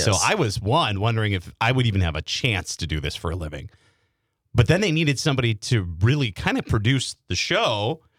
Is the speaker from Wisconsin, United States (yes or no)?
yes; Wisconsin, United States; It's surreal because I grew up in Sheboygan County and I grew up listening to Milwaukee radio my whole life.